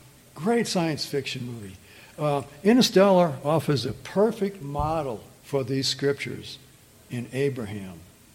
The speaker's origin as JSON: {"language": "English", "town": "New Orleans", "region": "Louisiana", "country": "United States", "tie": "born or raised there", "said": "So you're watching an NFL game being played in the Superdome in New Orleans, let's say, my hometown"}